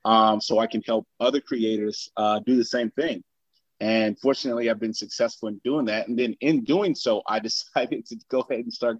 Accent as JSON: {"language": "English", "town": "St. Louis", "region": "Missouri", "country": "United States", "lives_now": "Dallas, United States", "said": "I come from St. Louis, Missouri. I currently live in Dallas, Texas."}